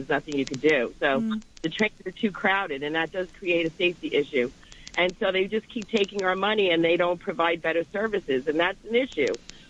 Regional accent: Astoria, New York, United States; I'm from Astoria, so I got to make this right.

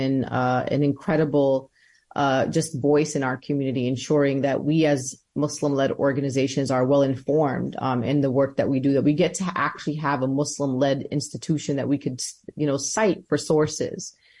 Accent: New York, United States; And, you know, I'm from New York, so I get extra excited about the New Yorkers.

